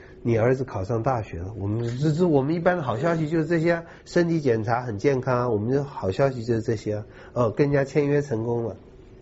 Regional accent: China; 各位，我们中国人也有这样情形，对不对？

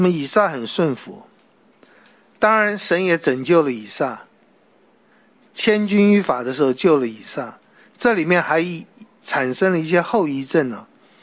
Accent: China; 神要亚伯拉罕做的是我们中国人最受不了的事

